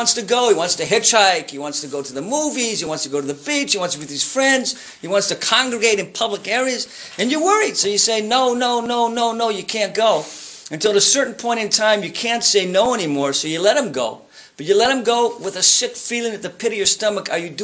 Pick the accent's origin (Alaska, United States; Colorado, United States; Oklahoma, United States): Colorado, United States; Denver; I come from Denver. Right? I don't come from a great military background.